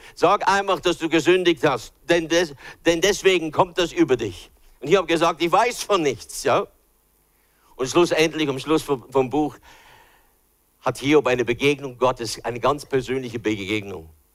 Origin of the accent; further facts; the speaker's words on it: United States; born there; first language en; German is a second language; meine Muttersprache ist ja Englisch, ich bin in Amerika geboren, ich habe ja erst später, mit 11 Jahren habe ich angefangen, dann Deutsch zu lernen.